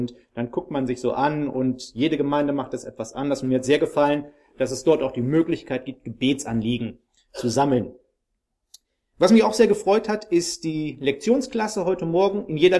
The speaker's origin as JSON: {"language": "German", "town": "Münster", "region": "North Rhine-Westphalia", "country": "Germany", "lives_now": "Frankfurt, Germany", "said": "Ich bin seit 2,5 Jahren in Frankfurt. Ursprünglich komme ich aus Münster."}